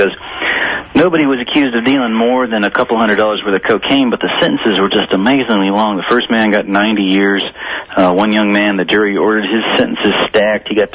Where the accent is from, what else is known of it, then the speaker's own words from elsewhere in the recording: Arlington, Texas, United States; now in Austin, United States; I was born and raised in Arlington, Texas. I started working as a reporter for Texas Observer magazine here in Austin, which is where I live now.